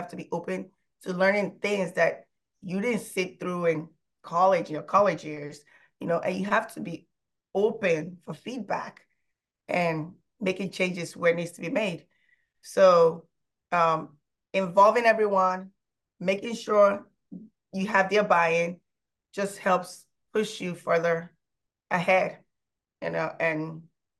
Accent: Nigeria; I'm also from Nigeria. I grew up with such like diverse culture

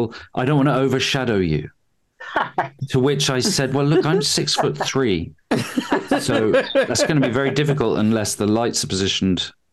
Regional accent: United Kingdom; And I think it's because I'm British.

